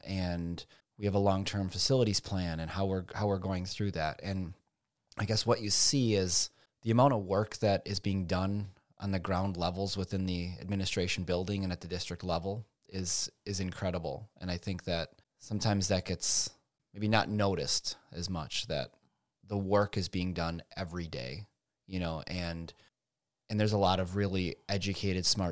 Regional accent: Oshkosh, Wisconsin, United States; Yeah, so I was born and raised in Oshkosh. I have been here my whole life. I graduated from Oshkosh West High School, went to UW Oshkosh.

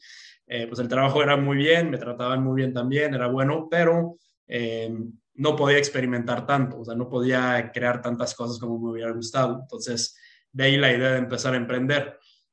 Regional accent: Canada; Spanish is a second language; now in Mexico; soy canadiense, pero pues llevo 10 años en México.

